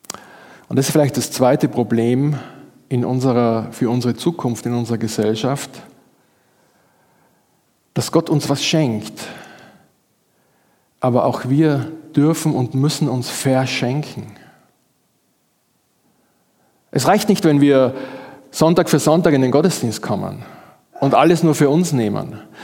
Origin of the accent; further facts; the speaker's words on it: Graz, Styria, Austria; Bei uns in Graz im Stadtpark gibt es einen ganz tollen Springbrunnen.